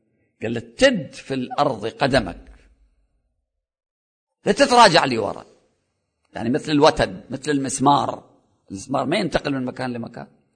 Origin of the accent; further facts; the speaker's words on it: Iraq; ليش إحنا عندنا في العراق الوضع مو هالقد تمام؟